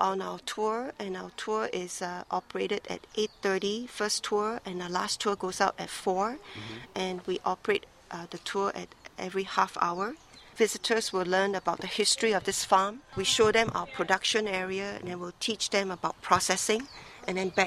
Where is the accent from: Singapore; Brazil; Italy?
Singapore; now in Hawaii, United States; No, I'm born and raised in Singapore.